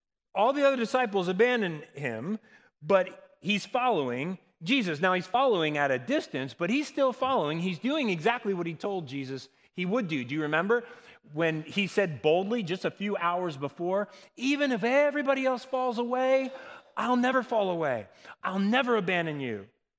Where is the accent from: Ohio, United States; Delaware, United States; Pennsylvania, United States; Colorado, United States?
Pennsylvania, United States; Well, I grew up in Schuylkill County, Pennsylvania. Any Schuylkill County people here?